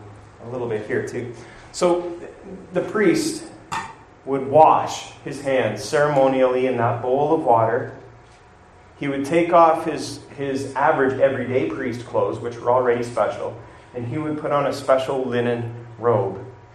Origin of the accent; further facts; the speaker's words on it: Canada; my turban is my lucky toque. So we are Canadian after all.